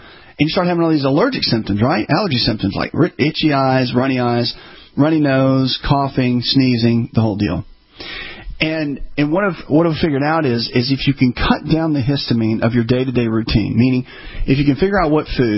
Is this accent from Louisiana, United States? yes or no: no; Tennessee, United States; I grew up in Tennessee. Everybody drank milk, right?